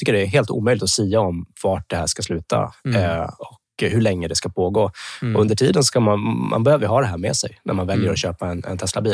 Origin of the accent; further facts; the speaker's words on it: Luleå, Norrbotten County, Sweden; Jag är ju uppvuxen i Luleå